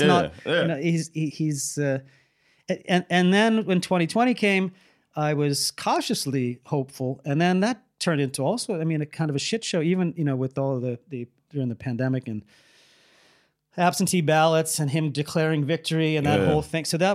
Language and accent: English; United States; And it became, for me as an American, like the ultimate source of embarrassment that this guy was leading our country.